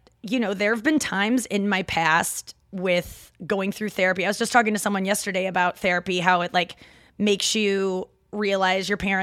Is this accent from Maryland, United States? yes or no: no; St. Louis, Missouri, United States; accent: Midwest; some people that are not St. Louisans have said that my Midwest accent is kicking right now.